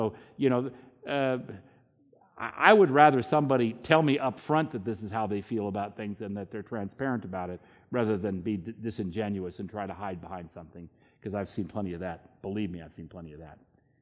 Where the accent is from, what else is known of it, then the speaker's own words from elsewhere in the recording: Virginia, United States; you all do know that I grew up in Virginia